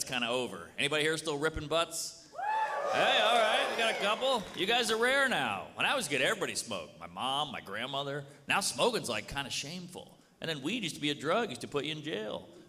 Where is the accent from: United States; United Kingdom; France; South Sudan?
United States; Louisiana; And I grew up in Louisiana. I grew up a lot of homophobia.